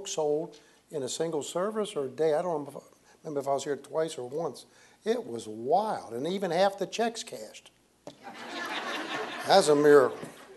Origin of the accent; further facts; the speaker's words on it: New York, United States; I grew up in New York. We never said scared. We said us scared.